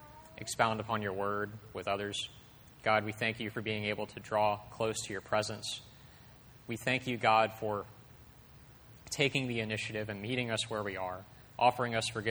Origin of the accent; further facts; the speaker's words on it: Mississippi, United States; I'm from Mississippi. I don't talk good.